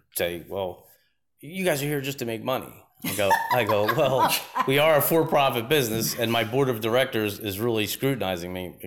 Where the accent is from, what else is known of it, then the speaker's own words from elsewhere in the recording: United States; I'm an American guy.